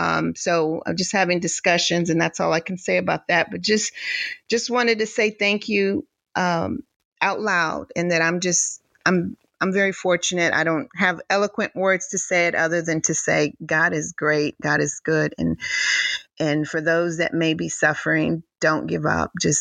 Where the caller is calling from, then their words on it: Houston, Texas, United States; I'm tapping in from Houston